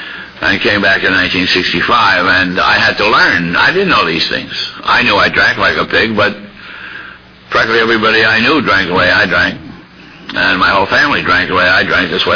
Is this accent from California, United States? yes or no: no; Bronx, New York, United States; I grew up in the South Bronx in the Depression, and I didn't have time for niceties.